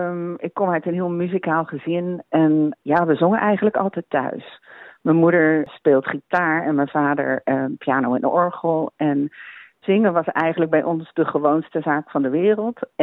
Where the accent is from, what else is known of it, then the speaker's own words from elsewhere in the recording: Auckland, New Zealand; now in Hobart, Australia; ik heb heel erg genoten van mijn kindertijd in Nieuw-Zeeland. We woonden in Auckland.